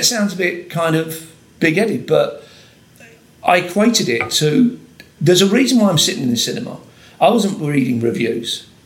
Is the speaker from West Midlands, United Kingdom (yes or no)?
no; London, United Kingdom; born there; I was born in South East London, big council estate.